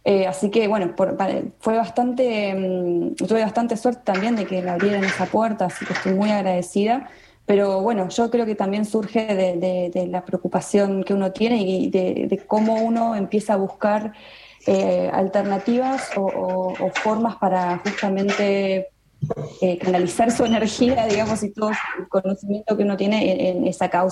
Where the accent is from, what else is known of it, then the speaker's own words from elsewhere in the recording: Tandil, Buenos Aires Province, Argentina; moved away as an adult; yo no soy de Buenos Aires, soy de Tandil, me fui a Buenos Aires a estudiar